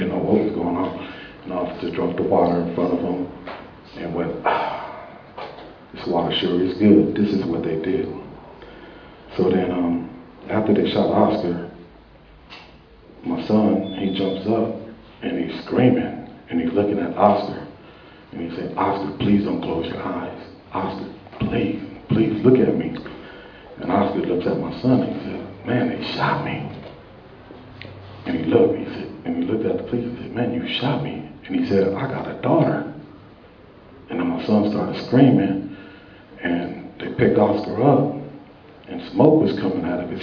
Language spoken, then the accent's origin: English; Oakland, California, United States; I'm from Oakland, but if this is what we got to do, then this is what we got